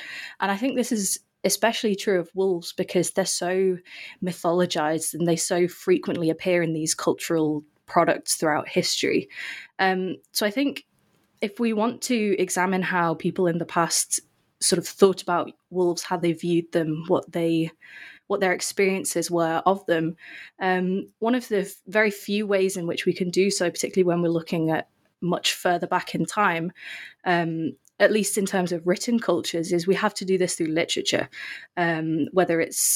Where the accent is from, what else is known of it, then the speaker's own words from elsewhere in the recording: England, United Kingdom; Okay, so I'm from England.